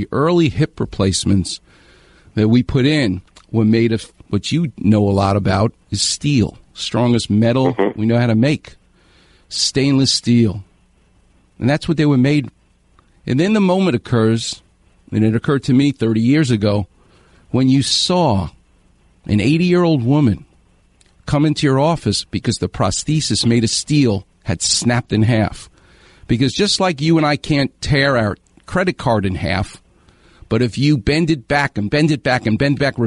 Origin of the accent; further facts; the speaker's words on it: New York, United States; also born or lived in Victorville, United States; now in Temecula, United States; Yeah. I'm from New York. I live in Los Angeles. Everybody, they come. I live in Temecula, Dr. Clapper. I lived in Victorville.